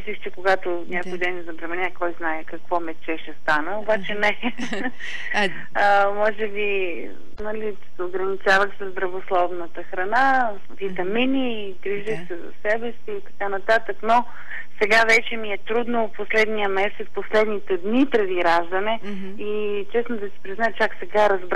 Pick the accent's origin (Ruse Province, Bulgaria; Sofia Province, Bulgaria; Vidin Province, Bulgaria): Vidin Province, Bulgaria; Vidin; born there; Аз също съм родена във Видин